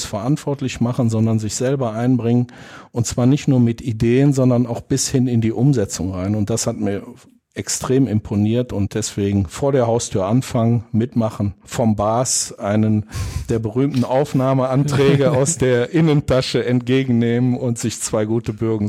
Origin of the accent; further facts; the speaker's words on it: Monheim, North Rhine-Westphalia, Germany; Ich bin hier aufgewachsen im Rheinland. Ich bin als Monheimer Jung schon mit 6, 7 Jahren mit dem Fahrrad häufig zum alten Rheinstadion gefahren